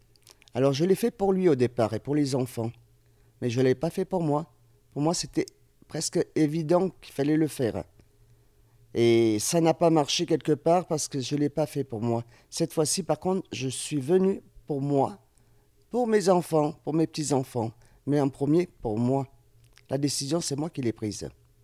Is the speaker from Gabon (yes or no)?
no; the Midi, France; born there; now in Savoie, France; Moi, je suis né dans le Midi. J'habite en Savoie actuellement.